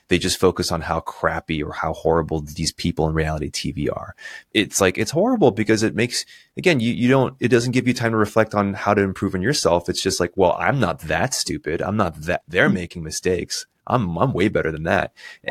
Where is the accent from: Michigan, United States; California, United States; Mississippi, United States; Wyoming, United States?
California, United States; So I'm from California, so I watch a lot of, you know, I'm a big Warriors fan.